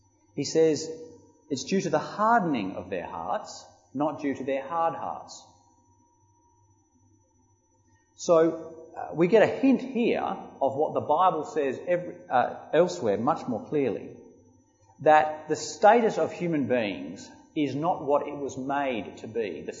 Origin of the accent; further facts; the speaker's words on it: Australia; I think of myself as an Australian. There's nothing wrong with being an Australian.